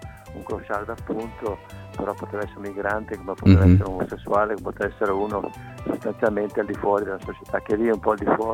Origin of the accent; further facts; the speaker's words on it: Venice, Veneto, Italy; Io che sono originario di Venezia